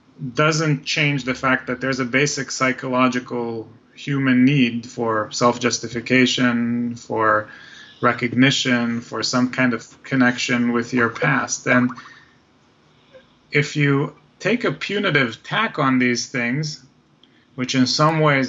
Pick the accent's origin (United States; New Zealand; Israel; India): Israel; so as you know, I'm originally from Israel